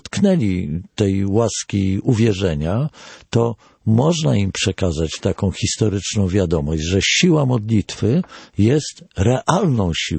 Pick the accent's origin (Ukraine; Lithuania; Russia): Ukraine; tak dużo, jak byśmy sobie chcieli, my Ukraińcy